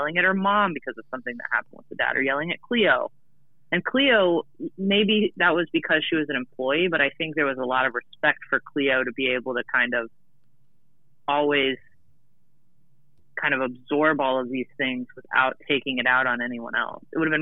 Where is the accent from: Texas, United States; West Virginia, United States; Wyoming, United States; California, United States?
Texas, United States; because I grew up in Texas and took Texas state history.